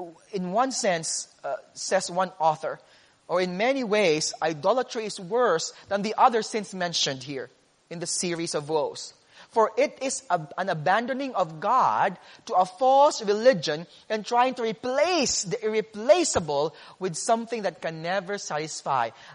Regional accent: Iloilo City, Western Visayas, Philippines; those two big cities, Cebu and then my hometown, Iloilo City, will have a festivity celebrating the baby Jesus

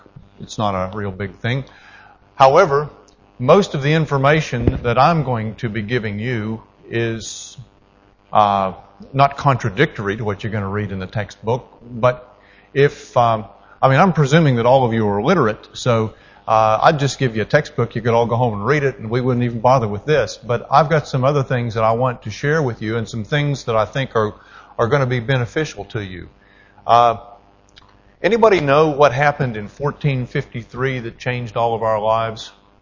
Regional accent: West Virginia, United States; They made me a teacher of Hebrew because I come from West Virginia in the Appalachian Mountains in the U.S., and they knew I didn't have a prayer teaching English

